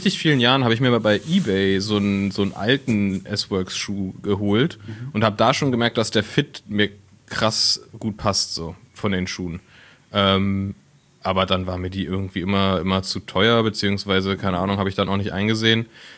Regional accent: Berlin, Germany; dass man als Berliner schon denkt, so, das wir eigentlich verarschen.

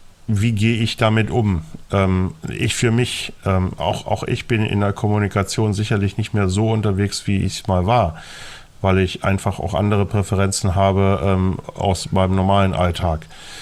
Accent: East Germany, Germany; ich bin Ossi.

